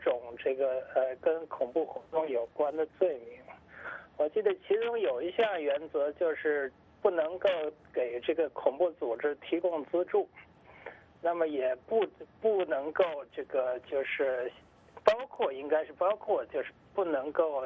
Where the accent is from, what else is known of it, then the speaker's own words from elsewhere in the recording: China; 作为中国人